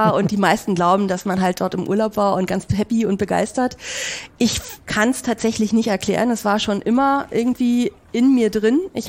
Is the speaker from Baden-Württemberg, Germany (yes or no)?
no; Berlin, Germany; now in Hamburg, Germany; Also ich bin gebürtige Berlinerin, hört man vielleicht nicht mehr ganz so raus, ich hoffe es zumindest. Und bin dort halt eben geboren, aufgewachsen, habe dort auch mein Studium gemacht an der FH. Bin dann aber nach Hamburg gekommen.